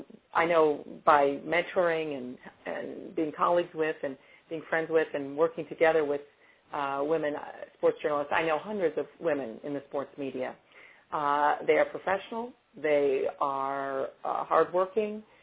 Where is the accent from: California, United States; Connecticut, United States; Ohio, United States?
Ohio, United States; Toledo; now in Washington, D.C., United States; I'm from Toledo, Ohio. I'm a Big Ten person from Northwestern, so that's my background, and even though I'm in Washington, D.C. now